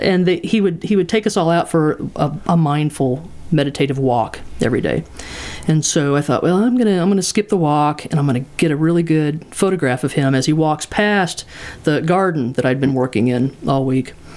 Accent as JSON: {"language": "English", "region": "Indiana", "country": "United States", "tie": "born or raised there", "said": "and we were in Greene County. I grew up in Greene County, and so we were here every weekend"}